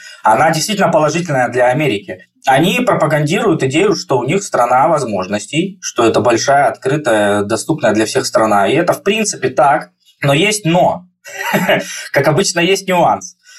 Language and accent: Russian; Krasnodar, Krasnodar Krai, Russia; грин-карта позволяла полгода жить в США, полгода жить в России. А сами мы из Краснодара.